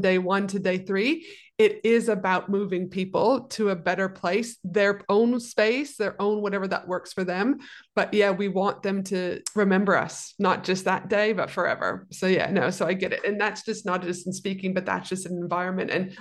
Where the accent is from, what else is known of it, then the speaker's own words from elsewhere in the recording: Canada; also born or lived in United States; obviously I'm Canadian and I've lived in America